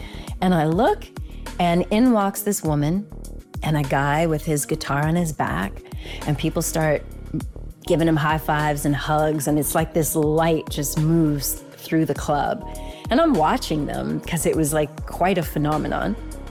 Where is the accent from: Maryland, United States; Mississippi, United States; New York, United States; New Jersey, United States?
Maryland, United States; Silver Spring; well, actually, I'm from Silver Spring.